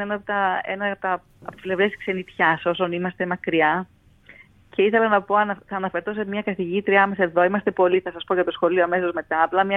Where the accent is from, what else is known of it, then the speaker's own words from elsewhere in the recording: Greece; now in United States; Εγώ είμαι εκπαιδευτικός από την Ελλάδα, που έχω μεταναστεύσει εδώ και αρκετά χρόνια πλέον.